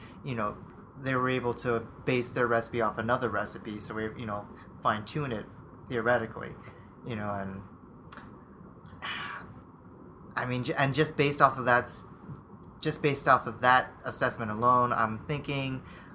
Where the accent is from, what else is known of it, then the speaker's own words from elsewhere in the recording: California, United States; And I'm from California, and so I have a West Coast bias.